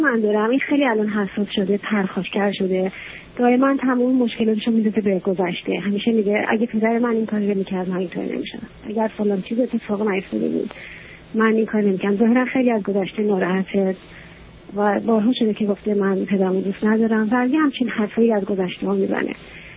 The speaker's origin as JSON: {"language": "Persian", "country": "Iran", "moved": "yes", "said": "ما 6 سال پیش از ایران اومدیم."}